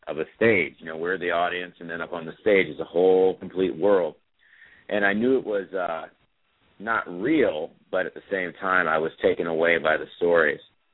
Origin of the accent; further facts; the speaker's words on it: Chicago, Illinois, United States; also born or lived in Oregon; When I was a little boy, I grew up in Chicago, part of my life, mm-hmm. and the other part in Oregon.